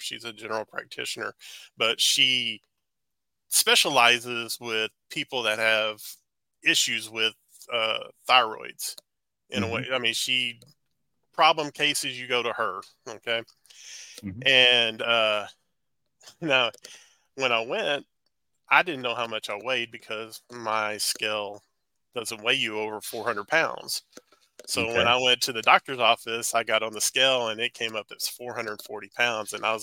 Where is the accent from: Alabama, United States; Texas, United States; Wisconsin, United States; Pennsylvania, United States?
Texas, United States; Cleburne; now in Mansfield, United States; I was born in Texas, raised in Texas. I lived in a town south of here, 30 miles south of where I am right now, in a town called Cleburne. And I was born and raised there